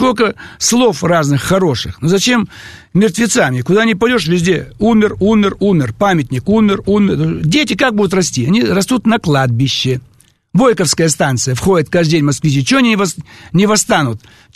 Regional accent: Almaty, Kazakhstan; Вот я недавно с радостью посетил станцию Алматинская, метро. Угу. Мой родной город.

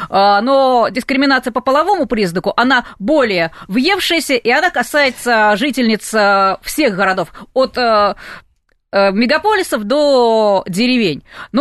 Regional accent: Tula, Tula Oblast, Russia; born there; now in Moscow, Russia; я родилась в Туле, и я уехала в Москву

